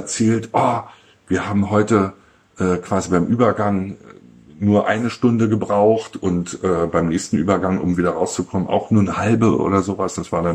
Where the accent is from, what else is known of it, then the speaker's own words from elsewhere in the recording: Berlin, Germany; quasi als Berliner meine Stadt zu zeigen